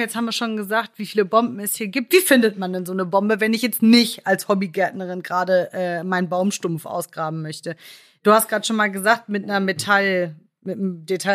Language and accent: German; West Germany, Germany; Ja, also da, ich komme ja aus dem Westen.